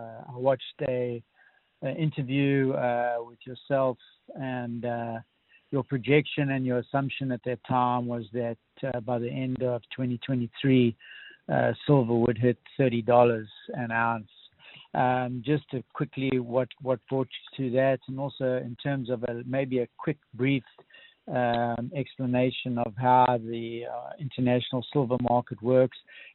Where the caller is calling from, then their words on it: Hawaii, United States; Yeah, I'm calling from Hawaii.